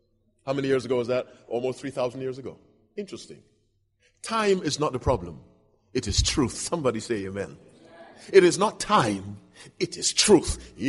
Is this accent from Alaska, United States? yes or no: no; Michigan, United States; I am from Michigan.